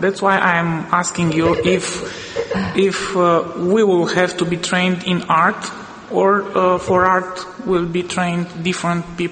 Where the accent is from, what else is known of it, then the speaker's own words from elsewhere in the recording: Romania; from Romania.